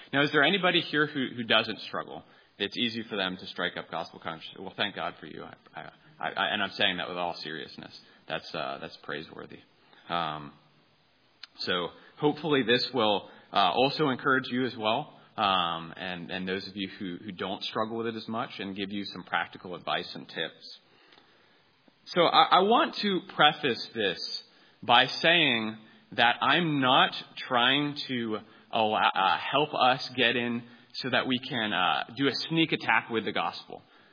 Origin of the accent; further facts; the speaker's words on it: Seattle, Washington, United States; He was actually also a Seattle transplant, because I'm from Seattle.